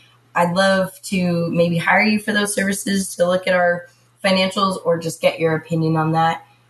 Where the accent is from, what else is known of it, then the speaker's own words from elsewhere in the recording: Hawaii, United States; My husband's from Montana, and I'm from Hawaii. We have two properties in Montana that we rent out, and we're living in a really small two-bedroom apartment here in Honolulu.